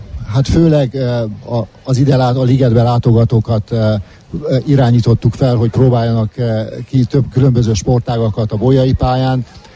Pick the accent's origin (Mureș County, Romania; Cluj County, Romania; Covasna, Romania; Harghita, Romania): Mureș County, Romania; Târgu Mureș; büszke vagyok arra, hogy marosvásárhelyi vagyok